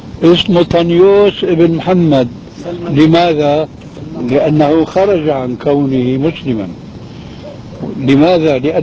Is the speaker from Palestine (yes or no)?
no; Syria; أيوة هذه بسموها عندنا في سوريا برازيت